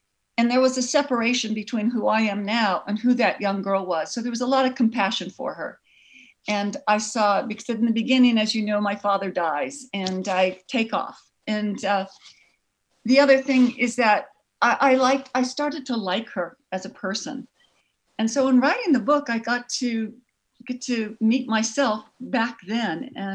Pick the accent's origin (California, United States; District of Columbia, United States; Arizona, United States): California, United States; Pasadena; Oh, I grew up in Pasadena. Pasadena, California.